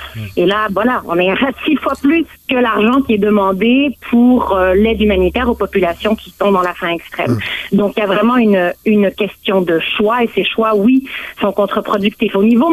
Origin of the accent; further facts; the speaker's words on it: Canada; on connaît une certaine inflation chez nous au Canada